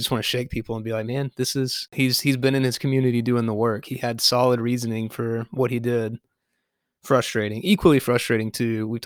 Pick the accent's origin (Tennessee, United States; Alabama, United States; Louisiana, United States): Alabama, United States; Tuscaloosa; And I grew up in Tuscaloosa, and definitely some racism and some problems in that town.